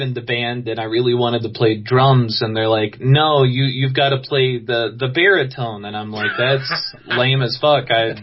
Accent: Chatsworth, Georgia, United States; I grew up in Chatsworth, Georgia.

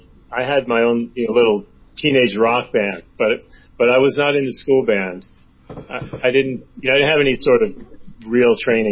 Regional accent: New York, United States; we lived in New York. I was born in New York.

